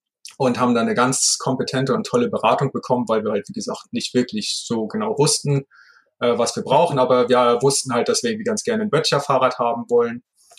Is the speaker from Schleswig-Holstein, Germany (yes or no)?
yes; Heide, Schleswig-Holstein, Germany; born there; in meiner Geburtsstadt in Heide in Schleswig-Holstein